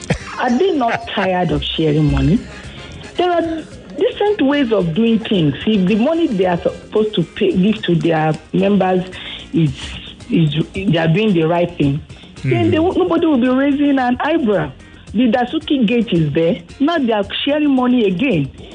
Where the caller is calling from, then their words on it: Ajah, Lagos, Nigeria; I'm calling from Aja.